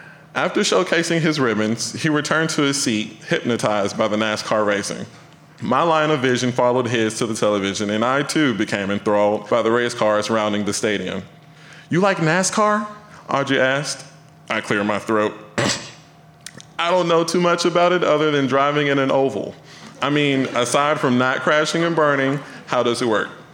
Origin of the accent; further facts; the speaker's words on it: Arkansas, United States; Was she asking me because I'm black or because I'm from Arkansas?